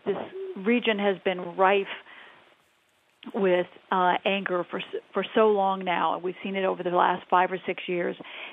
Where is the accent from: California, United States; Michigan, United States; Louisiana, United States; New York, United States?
Michigan, United States; I'm from Michigan, so I'm delighted to be talking to the Midwest again.